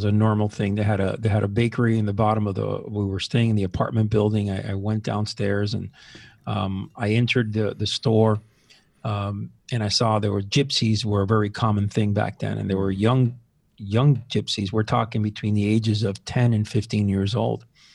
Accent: Miami, Florida, United States; also born or lived in Seville, Spain; So I grew up in Miami.

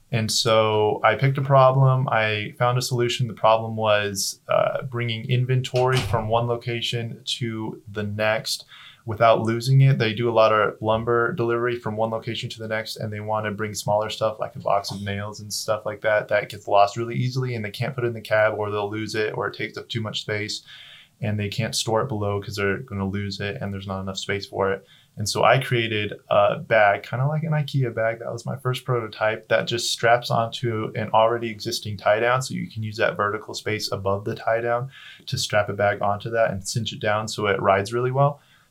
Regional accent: Idaho, United States; And then I'm from Southern Idaho and a lot of my friends attend BYU Hawaii.

